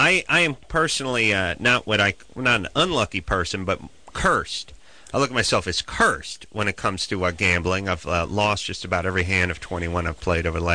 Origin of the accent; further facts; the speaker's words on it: California, United States; I'm from Southern California. We don't know any card games.